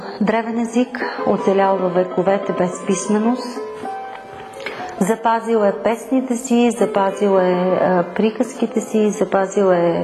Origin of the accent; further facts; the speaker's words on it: Kyustendil, Kyustendil Province, Bulgaria; от Кюстендил, по образование педагог, работя в ромското училище, което се намира в обособения ромски квартал.